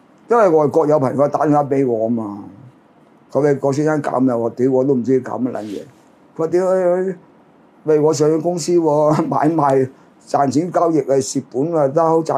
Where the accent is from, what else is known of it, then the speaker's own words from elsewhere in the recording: China; 但係作為中國人有責任提醒。